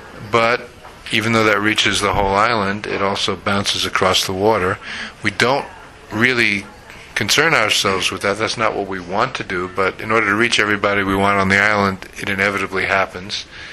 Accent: United States; now in Canada; I'm from the States originally, where I used to do pirate radio

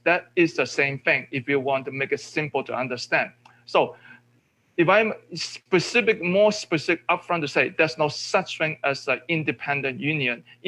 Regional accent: Hong Kong; I'm from Hong Kong. I am born in Hong Kong. I was in the labor movement in Hong Kong for close to 40 years.

